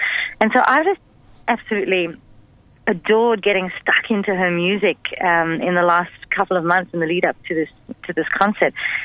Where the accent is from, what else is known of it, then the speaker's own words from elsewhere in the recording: South Africa; now in Australia; I am a South African jazz singer who now lives here in Australia. I've been here for 6 years. My father comes from the South African side of things.